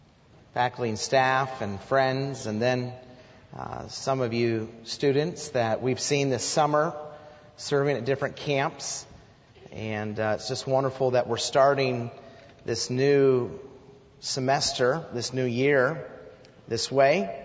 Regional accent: Idaho, United States; And here I am from Idaho. I'd never visited. I just showed up.

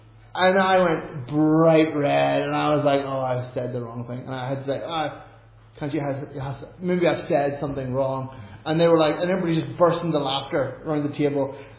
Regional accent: Ireland; now in Sweden; Not just because I'm Irish, because I am who I am. But living here, I really realized what it meant to be a foreigner.

